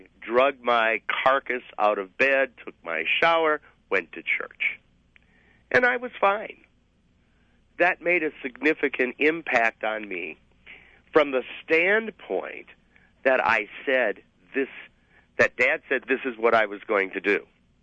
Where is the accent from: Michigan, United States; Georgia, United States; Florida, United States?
Michigan, United States; Detroit; I grew up in the Detroit area.